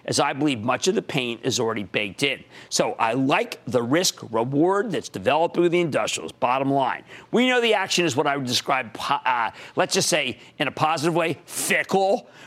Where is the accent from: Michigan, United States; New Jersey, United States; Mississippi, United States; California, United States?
New Jersey, United States; Alex in my home state of New Jersey.